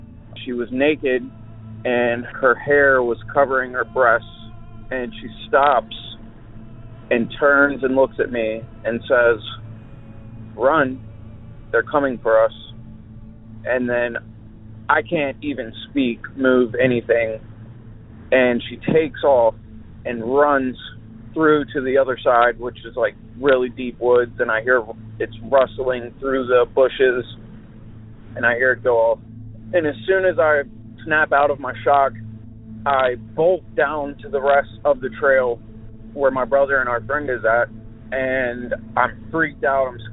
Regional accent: Richmond, Virginia, United States; I'm from Richmond, Virginia, and I've been listening to your podcast now for about a week

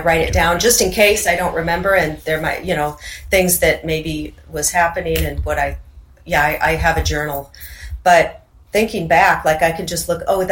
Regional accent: Seattle, Washington, United States; And I, growing up in Seattle, there's a lot of Native American culture there, the totem poles, and we'd go to salmon bakes

